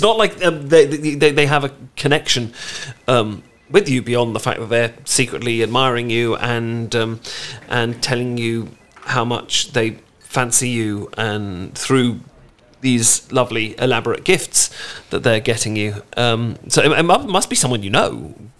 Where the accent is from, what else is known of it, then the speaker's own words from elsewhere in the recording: United Kingdom; You see, I'm British